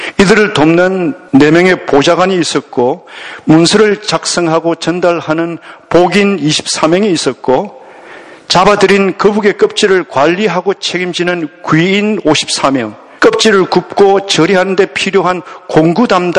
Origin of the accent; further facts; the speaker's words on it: South Korea; 한국에서 온 영어도 어렵지 않게 하는 신학생으로서